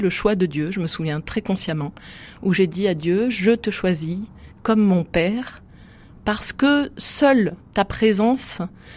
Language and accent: French; Saint-Étienne, Auvergne-Rhône-Alpes, France; also born or lived in Lunel; je suis née à Lunel, mais mon père était professeur de physique et il a été nommé en premier poste à Saint-Étienne. Et donc, c'est à Saint-Étienne que j'ai grandi de 3 ans à 19 ans